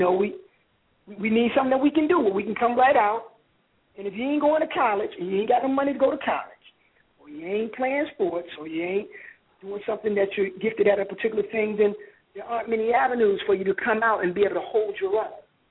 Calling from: Virginia, United States; and I'm calling from Virginia.

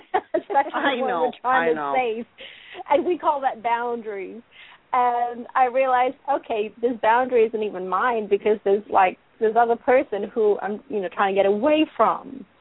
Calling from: Texas, United States; from Texas.

